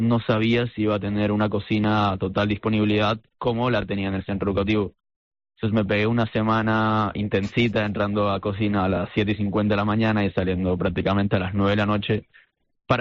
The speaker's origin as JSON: {"language": "Spanish", "country": "Peru", "lives_now": "Canary Islands, Spain", "said": "porque yo soy peruano, vivo en Canarias, pero soy peruano."}